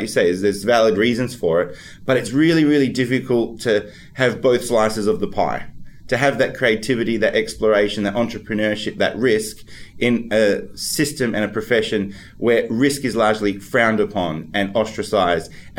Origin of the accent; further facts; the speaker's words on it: Perth, Western Australia, Australia; I'm 36. I'm an Australian. I'm a medical doctor. I'm from Perth originally. I grew up there to a migrant family from Italy and Croatia